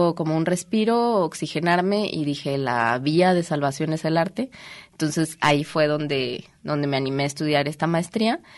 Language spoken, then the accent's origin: Spanish; Ocotlán, Jalisco, Mexico; born there; Yo nací en Ocotlán, Jalisco.